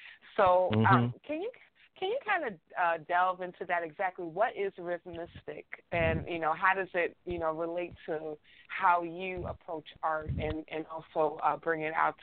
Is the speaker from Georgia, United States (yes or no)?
no; Chicago, Illinois, United States; I'm also from Chicago. So when you were mentioning Olive Harvey, I'm like, yes, I took classes there.